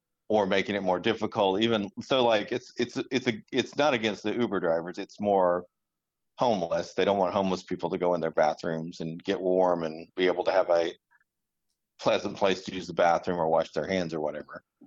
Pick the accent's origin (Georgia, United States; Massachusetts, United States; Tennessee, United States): Tennessee, United States; Cleveland; I was raised up in Cleveland, Tennessee.